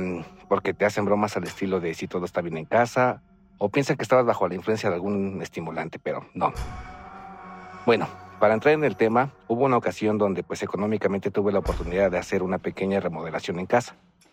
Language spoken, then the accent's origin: Spanish; Mexico City, Mexico; Tengo 35 años, soy originario de la Ciudad de México